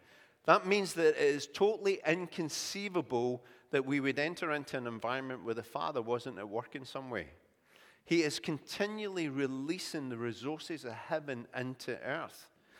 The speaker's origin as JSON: {"language": "English", "region": "Scotland", "country": "United Kingdom", "said": "I said, oh, I'm from Scotland, you know."}